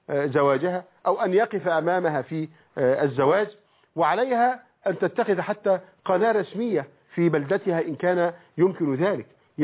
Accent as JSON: {"language": "Arabic", "country": "Egypt"}